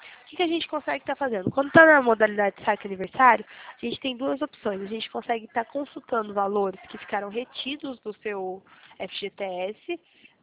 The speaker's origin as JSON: {"language": "Portuguese", "town": "Guaxupé", "region": "Minas Gerais", "country": "Brazil", "lives_now": "Valinhos, Brazil", "said": "Mas eu sou mineira, eu sou mineira."}